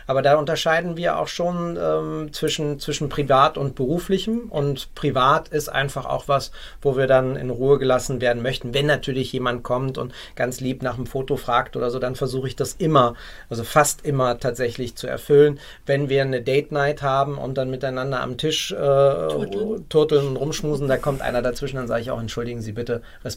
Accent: Berlin, Germany; born there; Berlin ist halt der Ort, an dem gearbeitet werden muss. Und meine Geburtsstadt.

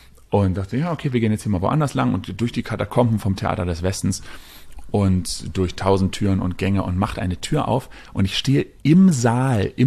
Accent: Berlin, Germany; ich bin ja Berliner und hier groß geworden

